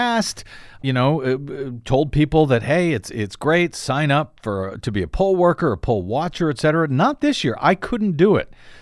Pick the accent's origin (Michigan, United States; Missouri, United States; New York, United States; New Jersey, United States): Missouri, United States; my home state of Missouri's second largest county saw a coronavirus outbreak